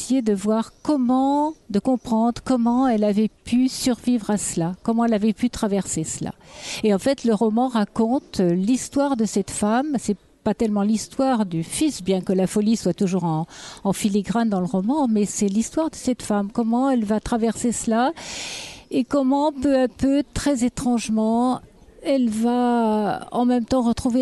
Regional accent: Bourgogne-Franche-Comté, France; born there; now in Lyon, France; j'habite Lyon, la région lyonnaise, mais que je suis née dans le Morvan, près d'Autun.

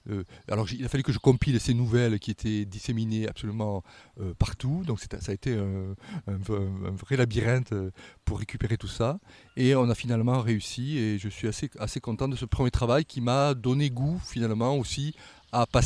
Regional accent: Toulouse, Occitanie, France; moved away as an adult; also born or lived in Paris; now in Lyon, France; Alors, je suis toulousain, donc ça doit bien s'entendre, je pense, sur les ondes radiophoniques. Je suis toulousain, j'ai quitté Toulouse à l'âge de 30 ans. Je suis parti m'installer professionnel à Paris pendant 25 ans, donc j'ai aujourd'hui 63 ans.

